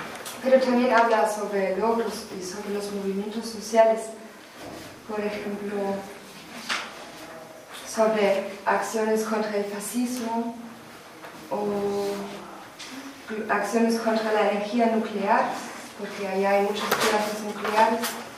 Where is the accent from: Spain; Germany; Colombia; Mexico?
Germany; Spanish is a second language; Yo soy de Alemania.